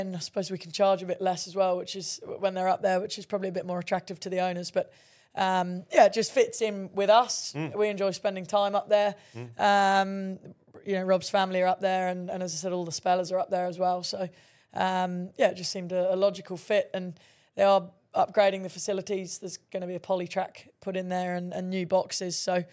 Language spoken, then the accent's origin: English; England, United Kingdom; I'm from England.